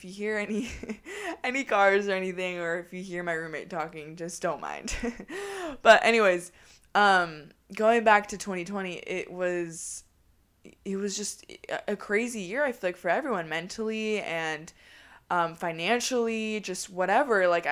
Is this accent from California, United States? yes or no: yes; Sacramento, California, United States; now in Los Angeles, United States; I moved from my hometown from Sacramento to LA, and it still hasn't hit me yet because I have never moved out in my entire life.